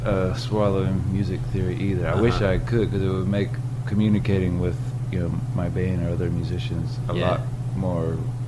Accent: South Carolina, United States; I grew up in South Carolina. I mean, that's everywhere, but it was a big deal around our house.

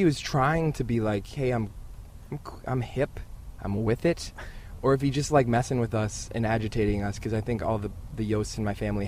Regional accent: South Dakota, United States; Close. I grew up in South Dakota.

